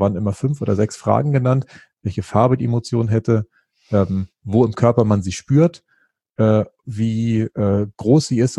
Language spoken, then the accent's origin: German; Northern Germany, Germany